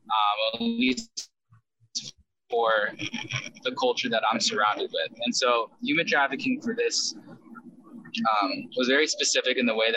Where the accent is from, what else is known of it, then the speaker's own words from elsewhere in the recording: United States; So when I grew up in America, I grew up here in America starting at the age of 5.